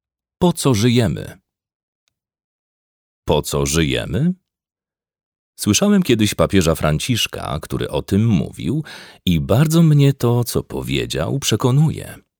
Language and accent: Polish; Kraków, Lesser Poland, Poland; Wiecie dobrze, że jestem z Krakowa.